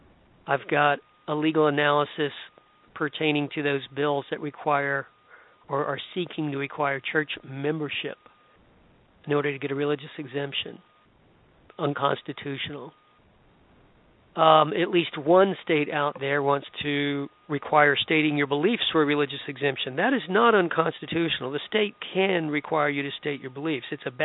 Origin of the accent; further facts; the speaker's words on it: Tampa, Florida, United States; but I got an invitation from a radio station in my hometown, Tampa, Florida, to participate in a debate